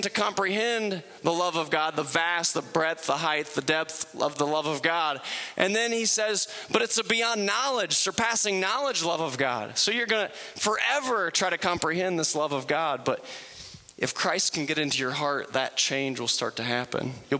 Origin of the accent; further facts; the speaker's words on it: Ohio, United States; I'm from Southern Ohio. We say things like stinking thinking with apostrophes, you know?